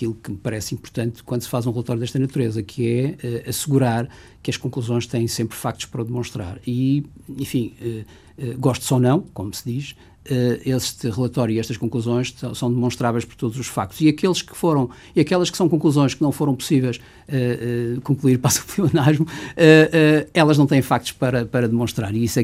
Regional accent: Madeira, Portugal; A minha terra.

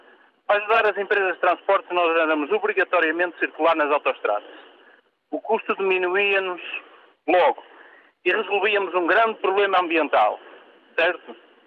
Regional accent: Paços de Ferreira, Norte, Portugal; Eu sou de Passo Ferreira, vivo numa zona onde eu não tenho transportes públicos

